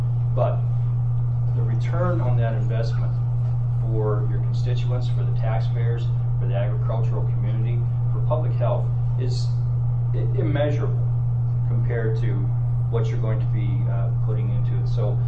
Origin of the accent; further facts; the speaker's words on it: Racine, Wisconsin, United States; I'm from Racine and have been in public service in one fashion or another all of my adult life, actually.